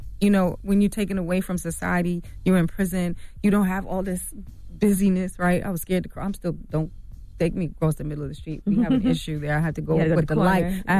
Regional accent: Jamaica; I was thinking that. You know, I'm Jamaican.

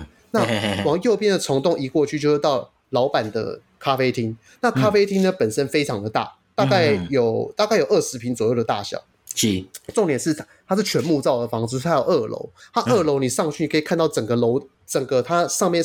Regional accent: Taiwan; 老板就是看到我们是台湾人啊

